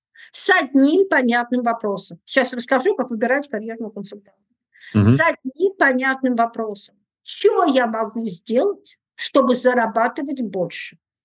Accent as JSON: {"language": "Russian", "town": "Vologda", "region": "Vologda Oblast", "country": "Russia", "tie": "born or raised there", "said": "Я тетка родом из Вологды. Это не то, чтобы очень большой город, а и не то, чтобы, знаете, золотое место. Это, в общем, довольно депрессивный регион. А с маленькими зарплатами, ну, с небольшими зарплатами."}